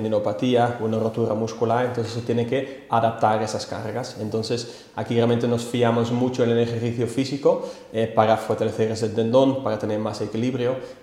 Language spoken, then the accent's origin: Spanish; Netherlands; Spanish is a second language; Yo soy de Holanda